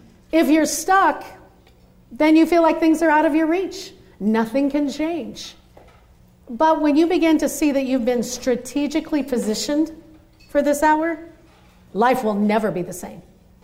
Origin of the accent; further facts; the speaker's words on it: Midwest, United States; moved away as an adult; now in Dallas, United States; I'm originally from the Midwest, where I learned how to speak normal. Then I moved to Dallas in 2000, and that's when I learned a whole new way of talking.